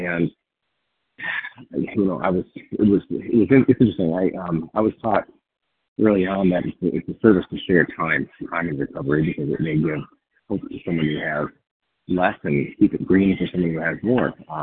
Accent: Michigan, United States; I'm from Southeastern Michigan. I'm coming to you by way of the Houston, Texas airport.

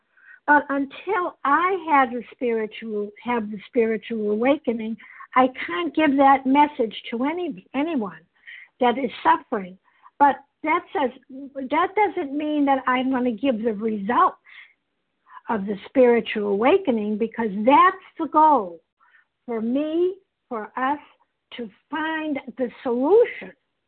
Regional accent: Massachusetts, United States; I'm a compulsive overeater, and I'm from Massachusetts.

